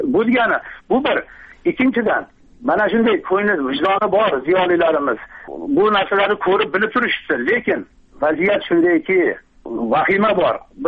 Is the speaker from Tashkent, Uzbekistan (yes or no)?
no; Kokand, Fergana Region, Uzbekistan